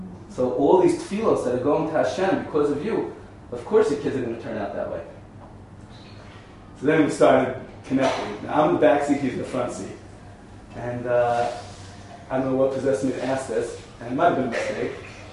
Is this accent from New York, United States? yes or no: yes; New York, United States; I said, I'm from New York.